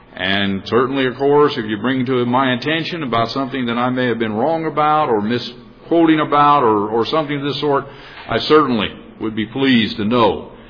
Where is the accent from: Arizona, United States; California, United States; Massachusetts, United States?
Arizona, United States; Globe; I'm from Globe, Arizona. You all supported me in Globe